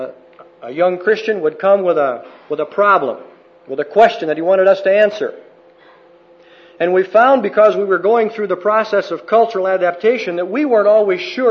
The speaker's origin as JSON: {"language": "English", "country": "United States", "lives_now": "Brazil", "said": "My opinion as an American in Brazil is not worth much, unless I can document it with chapter and verse."}